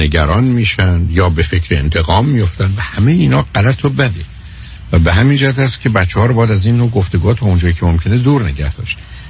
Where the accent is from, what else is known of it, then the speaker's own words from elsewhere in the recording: Iran; من گفتم ایرانی هستم